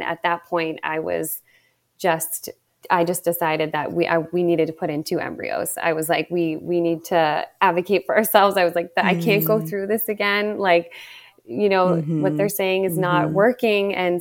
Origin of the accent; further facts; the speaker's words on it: Ireland; And I mentioned earlier that I'm from Ireland, and I was raised Irish Catholic.